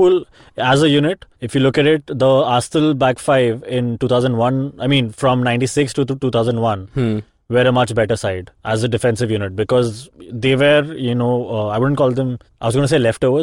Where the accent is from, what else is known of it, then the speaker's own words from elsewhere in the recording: Nigeria; I grew up in Nigeria, man.